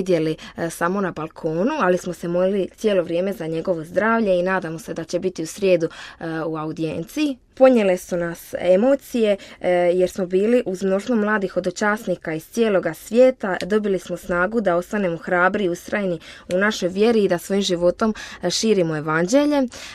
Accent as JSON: {"language": "Croatian", "town": "Split", "region": "Split-Dalmatia County", "country": "Croatia", "said": "dolazim iz Splita, učenica sam druge gimnazije"}